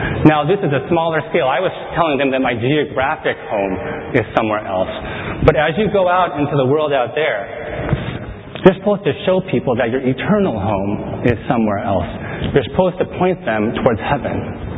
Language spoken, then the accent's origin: English; United States; And so the waitress asked me, where's your home? I said, okay, I'm from the United States.